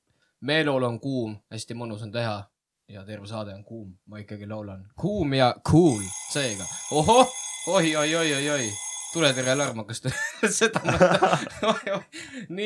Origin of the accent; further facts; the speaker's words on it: Viljandi County, Estonia; Mulgimaalt , me oleme mulgid